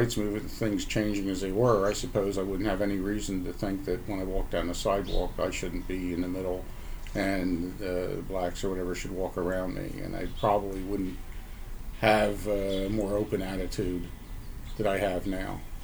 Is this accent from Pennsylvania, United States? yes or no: yes; Philadelphia, Pennsylvania, United States; also born or lived in Ohio / Alaska; Born in Ohio, raised in Alaska for a while, mostly Philadelphia.